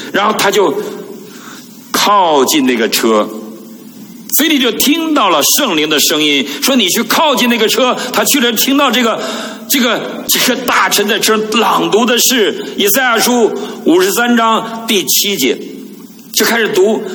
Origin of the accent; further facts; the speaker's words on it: China; 我们大陆人不用谦卑，用谦虚